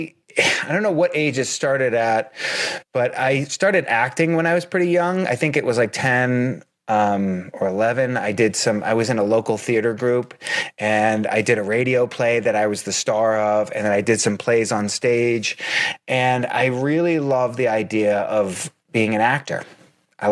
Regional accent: Boston, Massachusetts, United States; I'm from Boston originally. I grew up on the South Shore of Boston, which is one of the most Irish places in America.

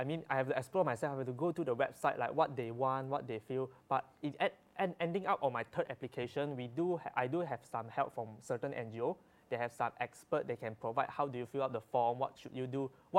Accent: Singapore; I'm Singaporean. that saves me a lot of time and effort.

